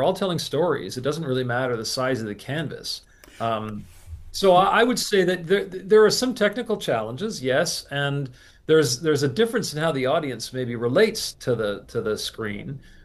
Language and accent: English; Canada; is I'm Canadian.